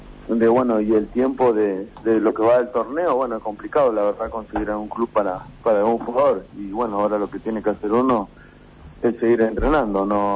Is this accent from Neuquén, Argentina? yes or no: no; Temperley, Buenos Aires Province, Argentina; now in Mexico; Yo soy de Temperley, pero seguramente en un futuro me voy a volver a México.